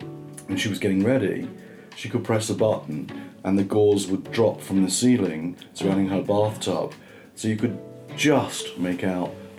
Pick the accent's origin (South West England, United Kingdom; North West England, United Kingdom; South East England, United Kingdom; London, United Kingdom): London, United Kingdom; Chislehurst; So we're from Chislehurst in Kent.